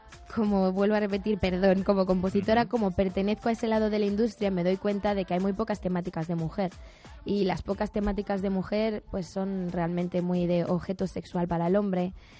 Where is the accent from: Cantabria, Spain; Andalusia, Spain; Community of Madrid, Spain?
Community of Madrid, Spain; Madrid; yo es que soy una madrileña por el mundo.